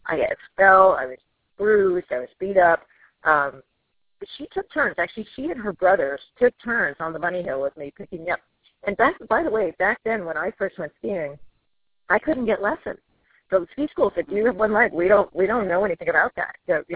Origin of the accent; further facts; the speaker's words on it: San Diego, California, United States; What's crazy too is I grew up in San Diego, and I'm black.